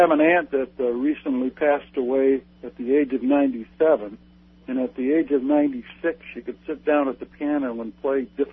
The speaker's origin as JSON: {"language": "English", "town": "Detroit", "region": "Michigan", "country": "United States", "tie": "born or raised there", "said": "I was playing in high school I went to McKinsey High School in Detroit, and I had a band"}